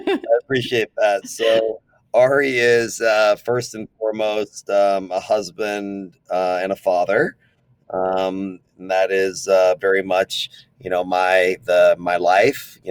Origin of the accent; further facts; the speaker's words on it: Austin, Texas, United States; And I'm born and raised in Austin, Texas.